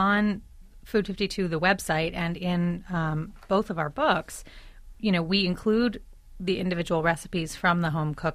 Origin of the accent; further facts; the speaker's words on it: New York, United States; also born or lived in Boston; I worked in kitchens in Boston for a while and moved back to New York. I grew up in New York and actually met Amanda soon thereafter.